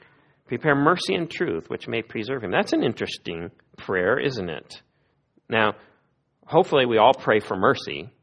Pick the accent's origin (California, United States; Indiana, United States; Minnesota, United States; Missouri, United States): Missouri, United States; I grew up in Missouri, so by the time I went to Yosemite, I was almost 18.